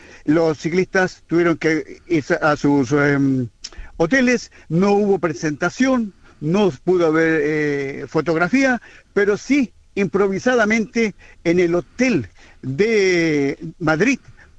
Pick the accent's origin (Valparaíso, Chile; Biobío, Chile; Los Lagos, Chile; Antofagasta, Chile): Valparaíso, Chile; No mucho, porque yo soy wanderino, de Valparaíso.